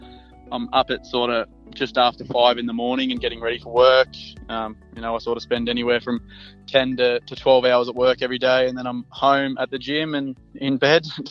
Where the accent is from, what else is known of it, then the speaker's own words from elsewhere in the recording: Wilberforce, New South Wales, Australia; I'm 21 years old and I grew up in Wilberforce, which is a northwest of Sydney.